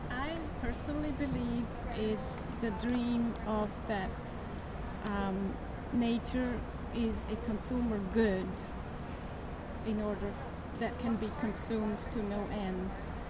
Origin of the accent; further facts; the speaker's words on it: Switzerland; English is a second language; I am from Switzerland